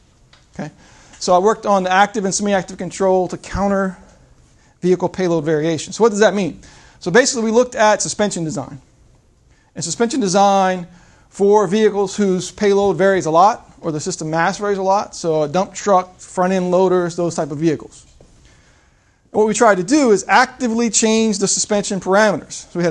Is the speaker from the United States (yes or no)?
yes; Virginia, United States; I'm from Southern Virginia. Been here a little over 6 years now. Came 2012.